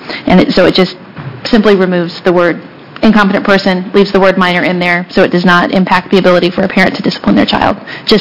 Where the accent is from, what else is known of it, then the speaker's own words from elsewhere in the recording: Corvallis, Oregon, United States; For the record … from Corvallis.